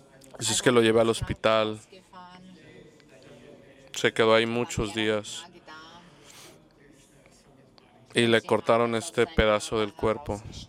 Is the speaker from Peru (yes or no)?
no; United States; Y yo soy americano